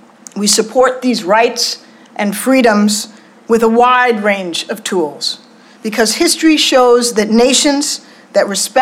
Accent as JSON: {"language": "English", "country": "United States", "said": "It's essential to who I am as an American."}